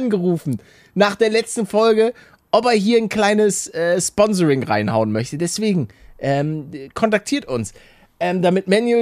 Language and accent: German; Hamburg, Germany; ich bin gebürtiger Hamburger Und mein Vater und auch noch meine Mutter, die wohnen eben in Hamburg beziehungsweise in der Nähe.